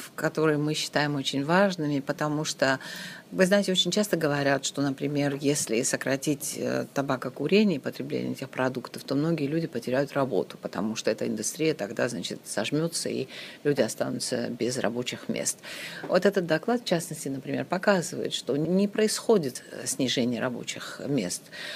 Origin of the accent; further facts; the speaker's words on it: Georgia; даже в моей стране, я из Грузии, правительство только сейчас ввело эти меры